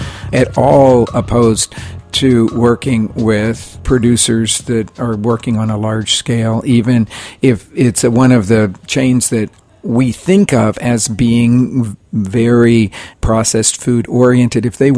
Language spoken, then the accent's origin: English; Oklahoma, United States; because I grew up in Oklahoma, which is all about sports.